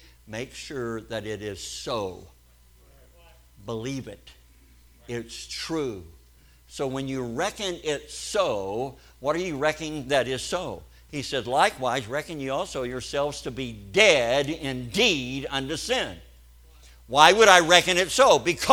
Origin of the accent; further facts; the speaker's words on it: Kentucky, United States; also born or lived in Missouri / Oklahoma; I'm in Missouri. I was born here. I grew up in Kentucky. I've been in Oklahoma a long time.